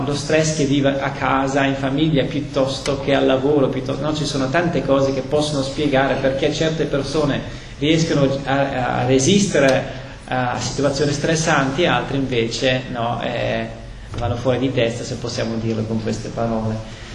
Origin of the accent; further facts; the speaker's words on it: Belgium; Sono belga di origine